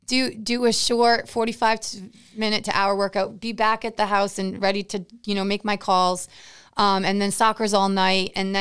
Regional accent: Florida, United States; The World Masters Championships happen to be in my hometown of Florida next year.

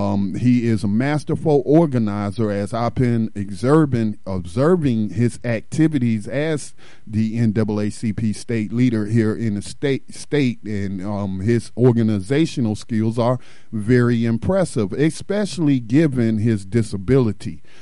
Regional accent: North Carolina, United States; I'm really going to be focusing on my home state of North Carolina, where I live, as we are impacted by a lot of things here.

